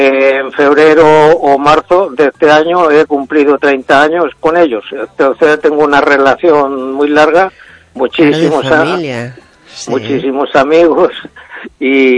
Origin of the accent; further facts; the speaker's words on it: Chile; moved away; mi padre emigró a América y nací en Chile, y por lo tanto soy chileno.